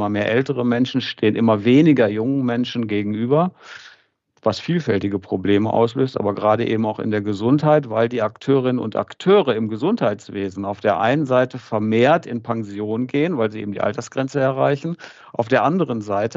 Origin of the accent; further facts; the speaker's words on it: North Rhine-Westphalia, Germany; Aber wie man vielleicht auch an meinem Akzent-Dialekt hört, das hört sich gar nicht nach Sachsen-Anhalt an, daher komme ich auch nicht, sondern ich bin Ostwestfale und bin jetzt im Moment eben in Südwestfalen unterwegs.